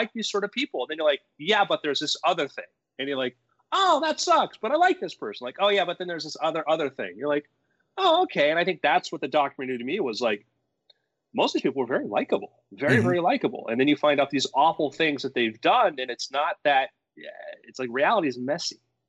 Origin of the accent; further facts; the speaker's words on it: Florida, United States; we grew up in South Florida, and you get a lot of crazy personalities.